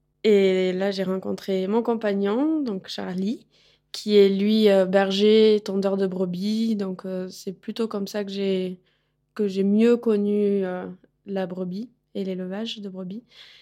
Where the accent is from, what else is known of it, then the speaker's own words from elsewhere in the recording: Occitanie, France; je viens du sud-ouest, du Gers. Et voilà, donc mon parcours m'a amenée dans la Loire et à m'installer ici comme agricultrice éleveuse de brebis. Et j'ai 30 ans, 31.